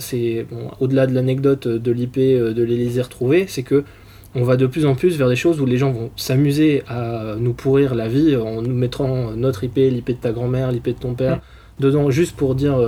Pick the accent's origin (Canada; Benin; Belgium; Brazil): Belgium; now in France; c'est quand même pas pour rien qu'on vient s'installer en France quand on est belge comme moi.